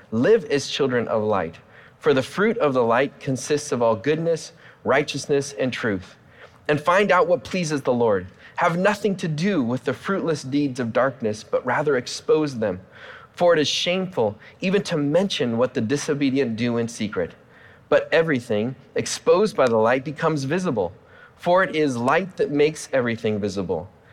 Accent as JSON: {"language": "English", "town": "Portland", "region": "Oregon", "country": "United States", "tie": "born or raised there", "said": "as a kid growing up in Portland, Oregon, I grew up as a big fan of the Blazers."}